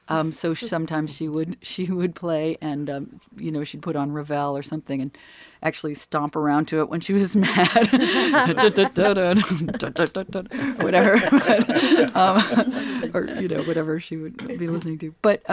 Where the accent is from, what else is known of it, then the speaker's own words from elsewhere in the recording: Cape Cod, Massachusetts, United States; I grew up on Cape Cod and had, a large Irish family. We weren't from Ireland.